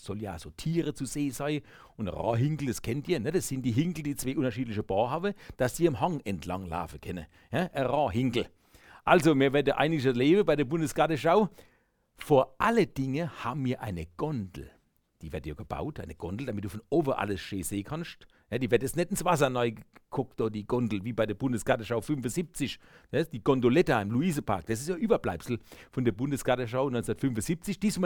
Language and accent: German; Mannheim, Baden-Württemberg, Germany; born there; Ich bin in Mannheim geboren, deswegen sage ich manchmal wir.